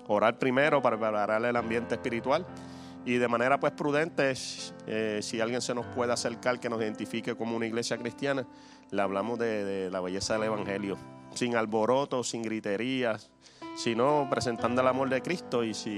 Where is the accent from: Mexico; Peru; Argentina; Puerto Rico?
Puerto Rico; now in Venezuela; bien puertorriqueño de allá de la montaña, porque mi esposa es venezolana, de allá de Maracay, que yo soy ya prácticamente venezolano, pequeño, allá acá por tantos años, hasta la música se me ha pegado